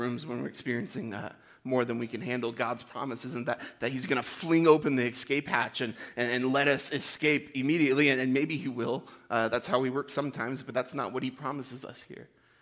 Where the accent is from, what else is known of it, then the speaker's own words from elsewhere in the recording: Michigan, United States; If you don't know me, I'm from Michigan. I moved here about a year ago